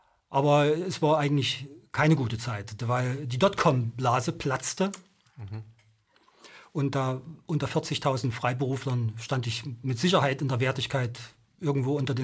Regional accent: Dresden, Saxony, Germany; accent: Saxon; also born or lived in Dessau; Aber seit 1965 bin ich Dresdner. Also ich bin schon ein richtiger, echter Dresdner und liebe diese Stadt auch ungemein.

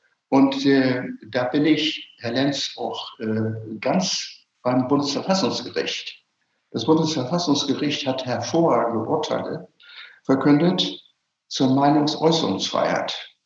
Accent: Hamburg, Germany; ich komme ja aus Hamburg, richtige Berge.

